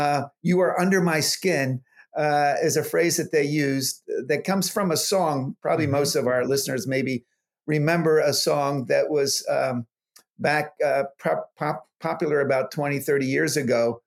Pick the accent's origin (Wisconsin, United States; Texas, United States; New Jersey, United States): New Jersey, United States; I grew up in the Delaware Valley, the southern South Jersey area.